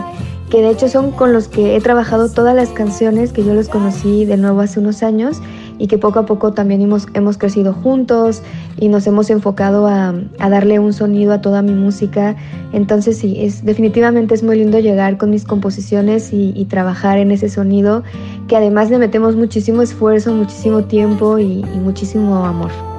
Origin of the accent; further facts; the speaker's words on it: Mérida, Yucatán, Mexico; soy una cantautora de Mérida, Yucatán